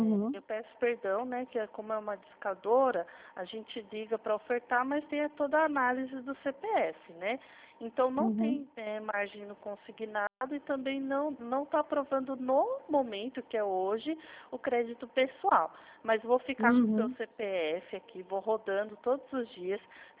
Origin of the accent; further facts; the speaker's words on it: São Paulo, Brazil; Eu sou de São Paulo, interior, mas a gente atende o Brasil inteiro